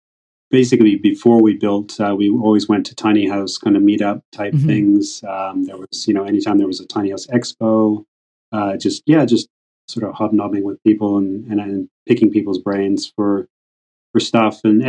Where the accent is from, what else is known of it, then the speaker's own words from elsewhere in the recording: British Columbia, Canada; now in Australia; But I've been in Australia for 20 years now. So yeah, West Coast Canadian.